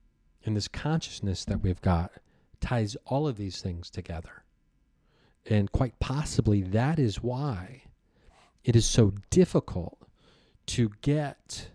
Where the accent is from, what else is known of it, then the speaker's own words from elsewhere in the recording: Dayton, Ohio, United States; at Wright Patt Air Force Base in Dayton, Ohio, my hometown